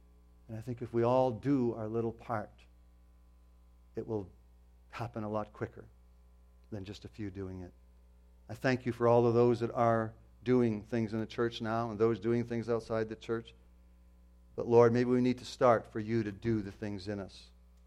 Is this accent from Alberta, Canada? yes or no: yes; Coal Branch, Alberta, Canada; So I grew up in the Coal Branch area there